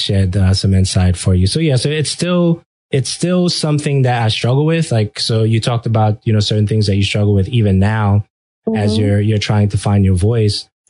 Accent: Brooklyn, New York, United States; born there; English is a second language; So once I felt very comfortable, you know, with English, even though I was born in Brooklyn, New York, right? So I was born here, but I had trouble there.

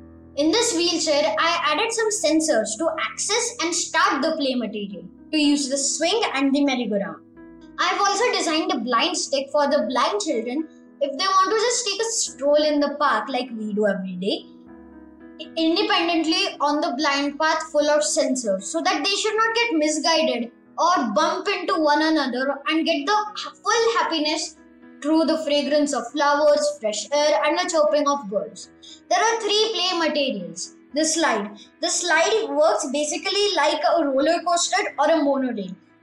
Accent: Pune, Maharashtra, India; I'm from Pune. I'm in grade 5th, City Pride School, Nigdi, Pune.

